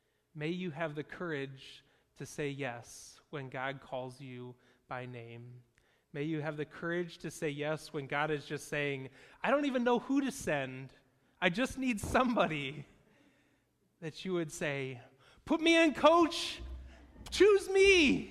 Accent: Detroit, Michigan, United States; because we're from Detroit and we're sort of car people and we understand vehicles

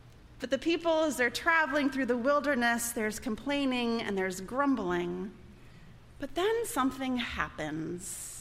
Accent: Nebraska, United States; We took a journey to Nebraska, my home state, where I'm from, and had a chance to visit with family and see friends.

